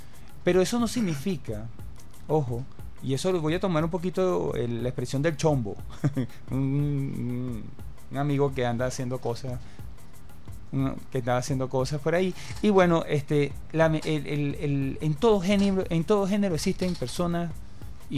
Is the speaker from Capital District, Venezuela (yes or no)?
yes; Caracas, Capital District, Venezuela; Yo vengo de La Coromoto